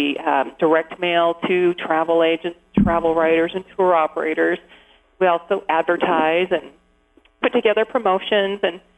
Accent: Juneau, Alaska, United States; I am fortunate to be working in the visitor industry in basically my hometown. My family moved to Alaska in 1968. So I have watched Juneau and Alaska change over the years.

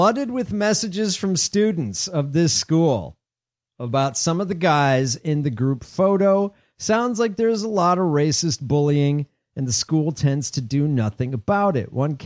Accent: Baraboo, Wisconsin, United States; different parts of the world now that we're from Baraboo or I know from Baraboo.

